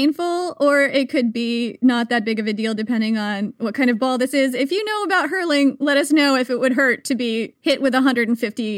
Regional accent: United States; I am American. We do not know about the sport.

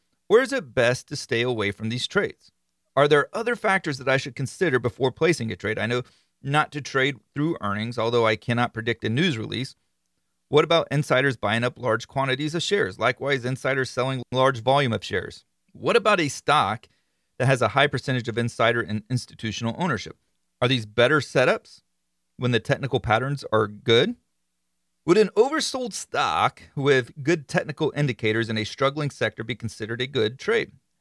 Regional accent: Florida, United States; I mean, I'm from Florida. I was born and raised in Florida, and not like in Miami or Fort Lauderdale or the ritzy kind of places.

